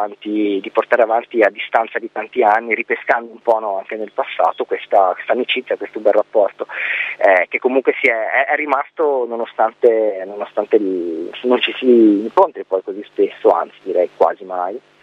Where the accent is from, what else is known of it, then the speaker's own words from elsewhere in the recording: Genoa, Liguria, Italy; noi siamo di Genova e quindi in quanto Liguri ci spostiamo un po' a Ponente, un po' a Levante